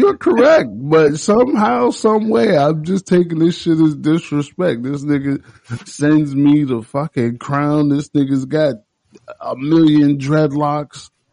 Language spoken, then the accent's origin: English; Nigeria; I'm Nigerian